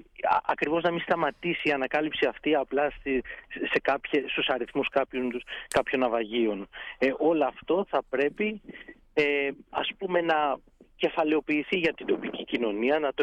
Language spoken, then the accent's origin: Greek; Thymaina, North Aegean, Greece; η Θήμενα είναι ένας υπέροχος τόπος. Είναι ο τόπος μου, τον αγαπώ πολύ. Οι γονείς μου γεννήθηκαν και μεγάλωσαν εκεί. Εγώ επέστρεψα κάποια στιγμή στους Φούρνους. Είναι ένας τόπος αγνός, φιλόξενος.